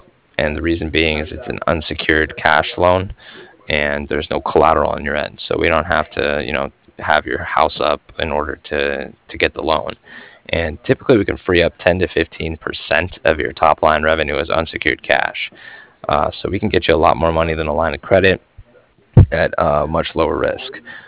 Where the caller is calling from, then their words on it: Cardiff, Wales, United Kingdom; I was calling from Cardiff, and I was calling regarding some financing that was done with Wells Fargo.